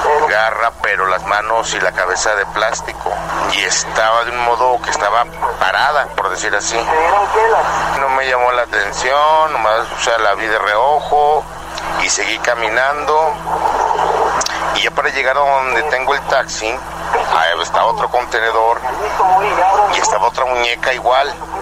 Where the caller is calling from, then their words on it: Aguascalientes, Mexico; de Aguascalientes, gracias.